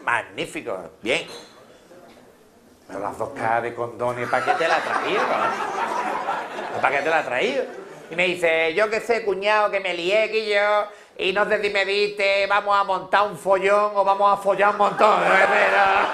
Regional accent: Jerez, Andalusia, Spain; Yo vengo de Jerez.

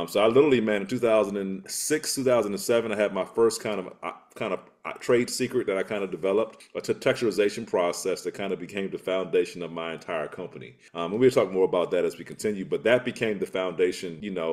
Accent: the South, United States; But all that to say, man, I grew up in the South.

